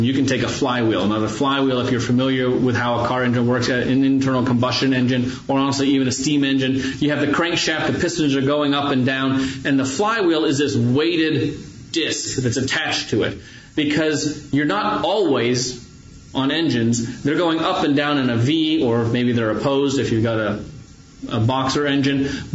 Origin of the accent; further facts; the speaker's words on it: Ohio, United States; I've had times when I was growing up in Northeast Ohio, we had snow.